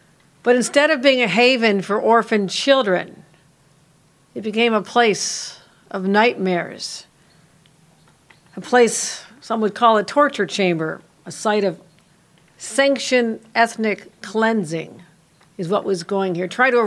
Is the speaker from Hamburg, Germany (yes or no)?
yes; Hamburg, Germany; I'm from Hamburg.